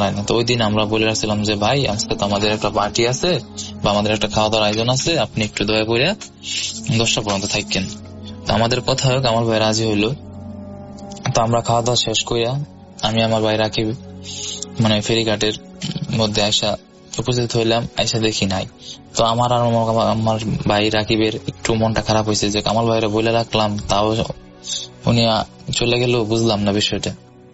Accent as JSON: {"language": "Bangla", "town": "Abdullahpur", "region": "Dhaka Division", "country": "Bangladesh", "tie": "born or raised there", "lives_now": "Narsingdi, Bangladesh", "said": "নরসিংদীতে থাকি, কিন্তু ঘটনাটা ঘটেছে আমার গ্রামে। আমার গ্রামের বাড়ি কিশোরগঞ্জ জেলা অষ্টগ্রাম থানা আব্দুল্লাহপুর গ্রামে।"}